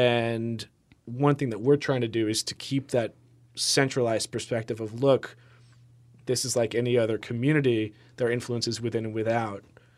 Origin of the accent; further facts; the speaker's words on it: Northeast, United States; that comes from growing up in the Northeast. I was in northern Appalachia, but it's still a two-hour drive from Boston, a two-hour drive from New York.